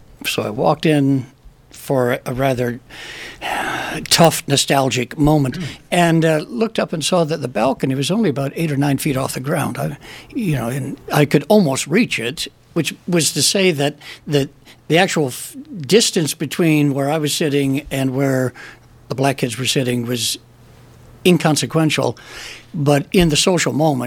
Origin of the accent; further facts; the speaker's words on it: Menomonee Falls, Wisconsin, United States; also born or lived in Danville, Illinois; Yeah, I was born in Danville, 1943, and lived there for 8 years. And then my dad, who worked for Sherwin-Williams Paint Company, was moved to Milwaukee, so we lived in Menominee Falls.